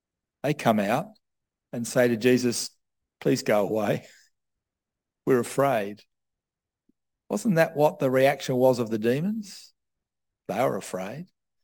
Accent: Australia; I'm Australian of British stock and very conservative.

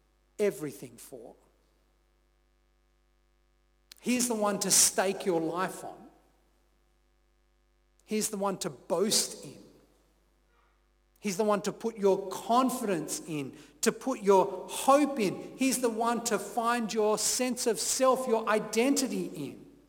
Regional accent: Hobart, Tasmania, Australia; the fact that I'm from Hobart and not Launceston or, God forbid, Burnie.

